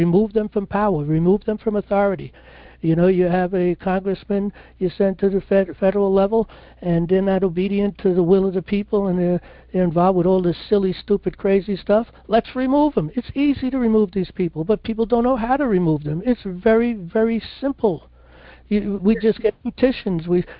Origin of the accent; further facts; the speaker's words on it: New York City, New York, United States; And I grew up in New York City, you know? There was always something going on.